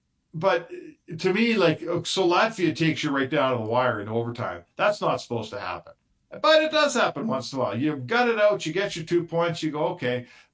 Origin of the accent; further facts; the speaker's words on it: Canada; I'm a Canadian fan of Canada.